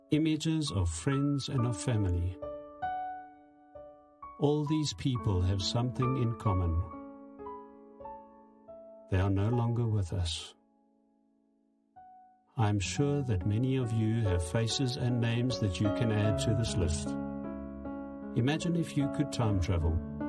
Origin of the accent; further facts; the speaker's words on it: Johannesburg, Gauteng, South Africa; I would most definitely take a ride back in time to my hometown of Johannesburg.